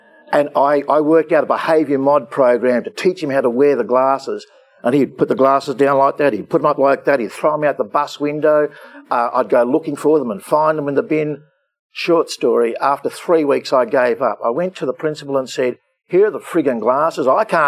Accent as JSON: {"language": "English", "town": "Mildura", "region": "Victoria", "country": "Australia", "tie": "born or raised there", "said": "I almost said Mildura. I grew up in Mildura, but not so in Cobram."}